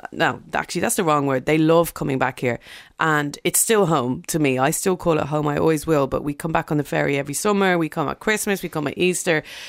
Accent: Dublin, Leinster, Ireland; now in London, United Kingdom; From Dublin over to London. Thank you.

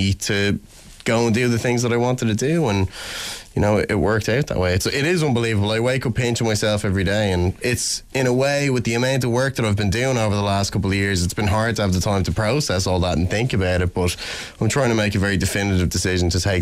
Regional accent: Boulder, Colorado, United States; born there; I was born in Boulder, Colorado, just outside Denver.

